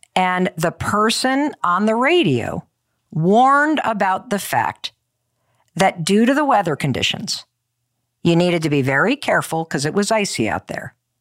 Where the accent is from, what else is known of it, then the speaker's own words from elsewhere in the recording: Michigan, United States; So when I was growing up in Western Michigan, we would often drive up to the Petoskey area of Michigan to ski at Boyne Highlands or Boyne Mountain.